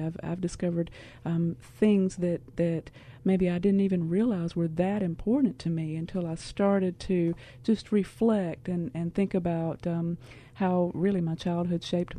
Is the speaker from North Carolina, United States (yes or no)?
yes; North Carolina, United States; You know, I'm a native. I grew up actually in Randolph County in the center of the state.